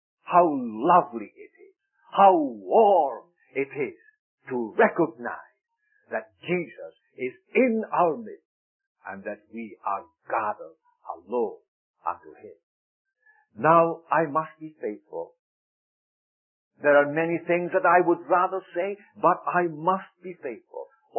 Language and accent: English; Scotland, United Kingdom; now in United States; I'm a Scotsman. I have adopted America now. We have as our home country